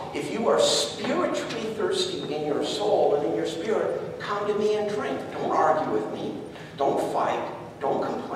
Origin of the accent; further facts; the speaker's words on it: California, United States; I'm a Californian.